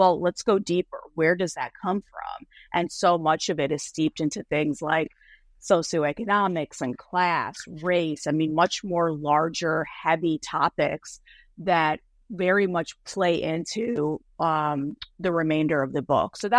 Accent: Midwest, United States; I grew up in the Midwest. I grew up in a small town in the Midwest.

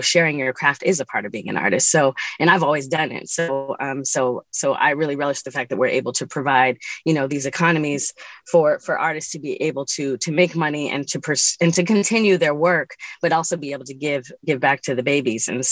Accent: San Francisco, California, United States; before moving back home, which is where I grew up. I grew up here in San Francisco.

